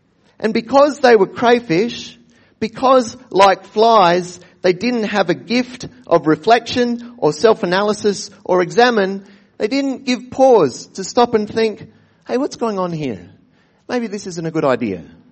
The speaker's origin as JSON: {"language": "English", "country": "Australia", "said": "my own heritage as a Baptist, as an Australian"}